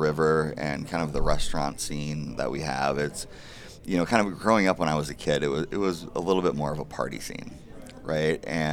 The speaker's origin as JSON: {"language": "English", "town": "Stillwater", "country": "United States", "tie": "born or raised there", "said": "I kind of fell in love with my hometown again. And my wife fell in love with our town. And we weren't planning on staying, and it was kind of the magic of Stillwater."}